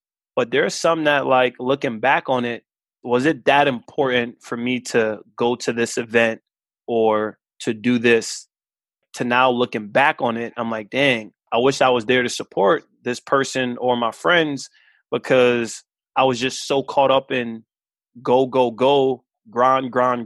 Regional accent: New York City, New York, United States; moved away as an adult; also born or lived in Philadelphia / Indianapolis; I'm from New York. I'm from Queens. I'm from Southside. And I went to college in Philly. So that was the first big move because I wanted to see what life was outside of New York.

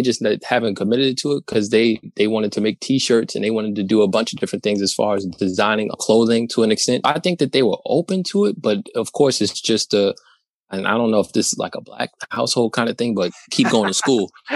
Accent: New York, United States; And I'm from New York. I'm in New York.

